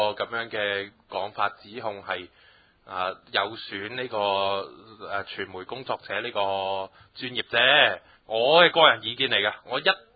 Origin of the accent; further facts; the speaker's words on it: Hong Kong; 亦都佢係對我哋香港人行使嗰個公民自由係有一個過分嘅規限